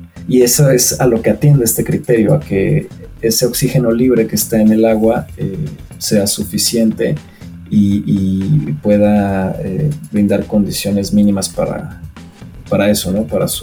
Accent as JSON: {"language": "Spanish", "country": "Mexico", "said": "para nosotros como pues mexicanos"}